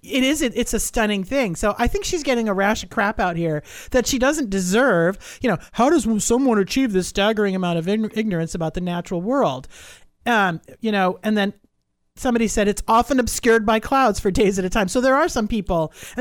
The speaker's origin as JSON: {"language": "English", "region": "New England", "country": "United States", "tie": "born or raised there", "said": "I remember I grew up in New England. Okay. Mm-hmm. And I grew up on the Atlantic Ocean. Vastly different than the Pacific."}